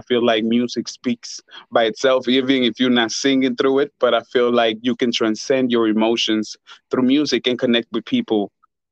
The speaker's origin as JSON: {"language": "English", "country": "Honduras", "moved": "yes", "lives_now": "United States", "said": "I am originally from Honduras, and my background is Garifuna, which is a mix of Arawakan Indians from the island of Saint Vincent with West African, with West Africans."}